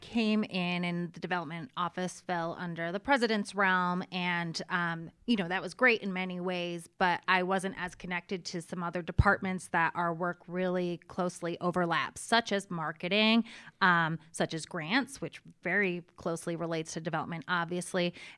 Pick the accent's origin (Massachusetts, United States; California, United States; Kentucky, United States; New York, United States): Massachusetts, United States; I am born and raised in the Berkshires, so I've been here my whole life